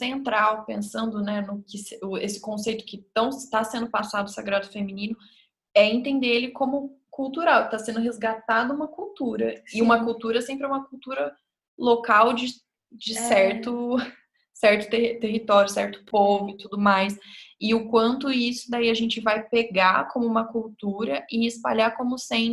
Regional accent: Brazil; A nossa cultura também, nós somos brasileiras, né?

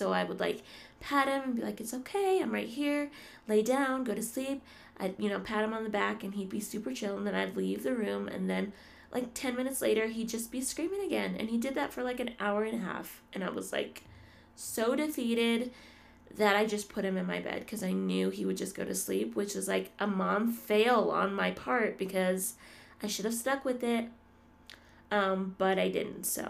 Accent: Denver, Colorado, United States; now in Colorado Springs, United States; I am from Colorado. Originally from Denver, Colorado, but I live right now in Colorado Springs, Colorado

